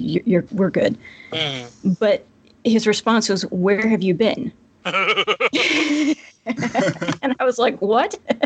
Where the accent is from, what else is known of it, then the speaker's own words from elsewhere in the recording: the South, United States; accent: Southern; In, like, a slightly exaggerated, my natural Southern accent